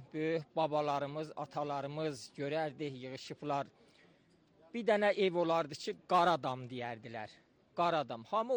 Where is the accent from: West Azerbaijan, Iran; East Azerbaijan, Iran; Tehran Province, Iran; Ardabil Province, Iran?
Ardabil Province, Iran; Qara Darvish; Məhəllə Qərə Dərvişdənik, bəli. Rustay Qərə Dərvişdəndir. Axirən mülhəq olubdu Kərsistanı Meşkin şəhərə.